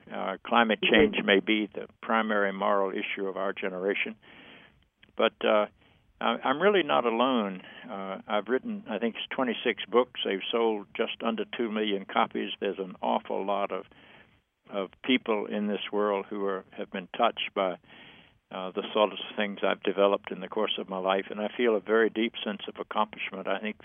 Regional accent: the South, United States; I grew up in the South, and we had to fight the civil rights battles for the dignity and humanity of people of color

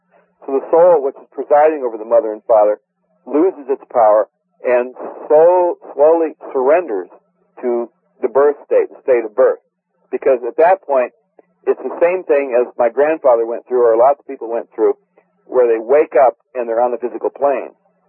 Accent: United States

